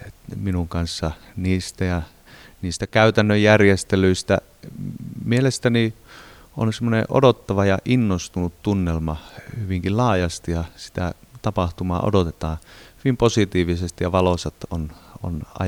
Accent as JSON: {"language": "Finnish", "town": "Ranua", "region": "Lapland", "country": "Finland", "said": "minä itse olen kotoisin tuosta Ranualta naapuripitäjästä."}